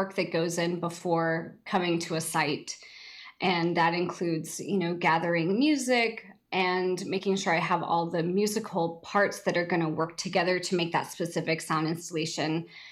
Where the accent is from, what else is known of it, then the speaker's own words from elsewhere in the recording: Oak Ridge, Tennessee, United States; I grew up in East Tennessee. I grew up in Oak Ridge.